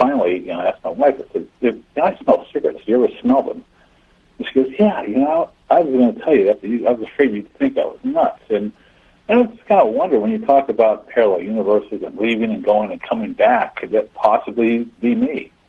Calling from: Charlotte, North Carolina, United States; I'm in Charlotte, North Carolina.

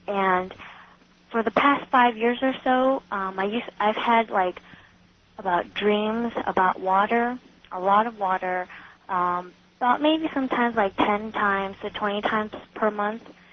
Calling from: California, United States; Hi. I'm calling from California.

